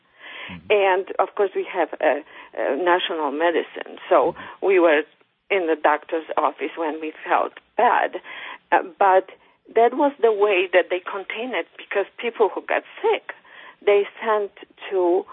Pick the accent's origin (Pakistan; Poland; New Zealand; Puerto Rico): Poland; English is a second language; now in Chicago, United States; I'm from Poland